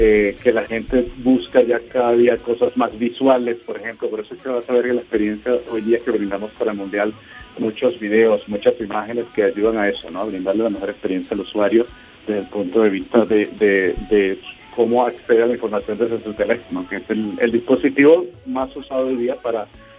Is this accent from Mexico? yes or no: yes; Mexico; also born or lived in Venezuela; Yo soy mexicano, sí, soy venezolano-mexicano.